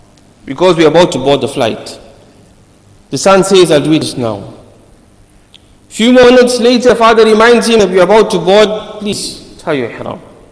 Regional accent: Isipingo, KwaZulu-Natal, South Africa; We come from Isipingo. Few areas very close to Isipingo.

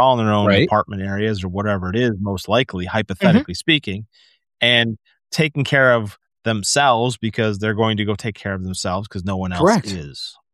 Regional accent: Wisconsin, United States; Yeah, well, we're from Wisconsin, so that's not a bad example

